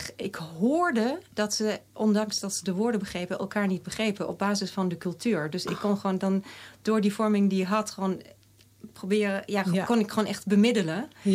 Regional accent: Baden-Württemberg, Germany; Ik ben opgegroeid in Oostenrijk. Mijn vader is Oostenrijks, maar ja? ik ben opgegroeid in het Zwarte Woud.

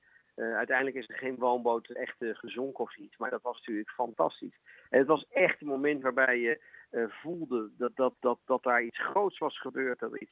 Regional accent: Netherlands; Maar je ook kan zien dat we als Nederlanders ook in groot verdriet samen zijn.

